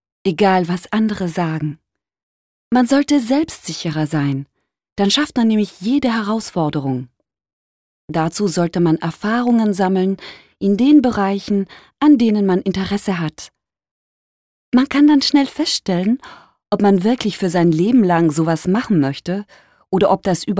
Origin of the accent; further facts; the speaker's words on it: Darmstadt, Hesse, Germany; now in Augsburg, Germany; Ich komme ursprünglich aus Darmstadt, habe dort meinen Realschulabschluss gemacht und nebenbei im Einzelhandel ein bisschen gejobbt.